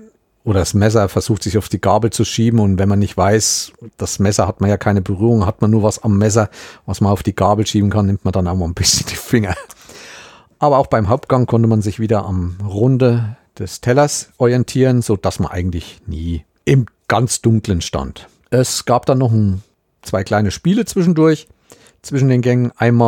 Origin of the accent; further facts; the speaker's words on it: Thuringia, Germany; man muss sich eigentlich schämen als Thüringer